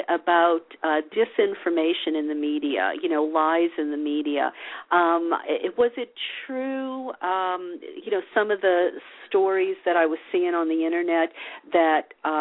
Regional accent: the South, United States; Look, I grew up in the South. You know, women were sort of brainwashed to be nice.

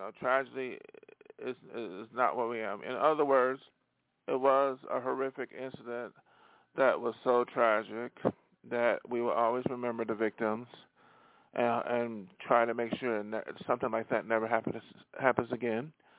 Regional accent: Buffalo, New York, United States; Yeah, I'm from Buffalo, and I was there.

